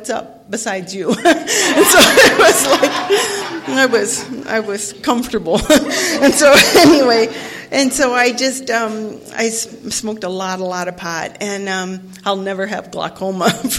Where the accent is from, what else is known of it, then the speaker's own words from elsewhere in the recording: Ohio, United States; I grew up in Ohio, and I never felt a part of my whole life. I was one of five kids